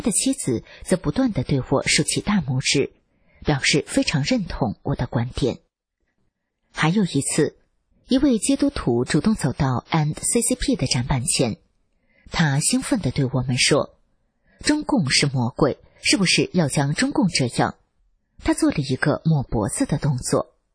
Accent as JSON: {"language": "Chinese", "country": "China", "said": "你来自哪里？我回答，我来自中国。"}